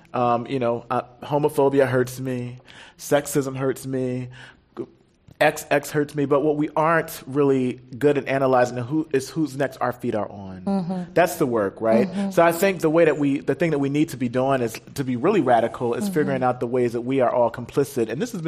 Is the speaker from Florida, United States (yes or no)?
no; Brooklyn, New York, United States; I'm from Brooklyn. I mean, but the same can be said about, I live in Bed-Stuy in Brooklyn, New York